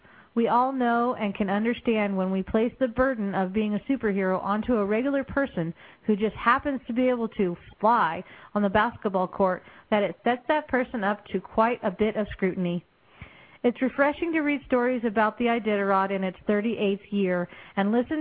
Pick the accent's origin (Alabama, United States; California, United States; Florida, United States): California, United States; Growing up in California, it wasn't taught in the schools.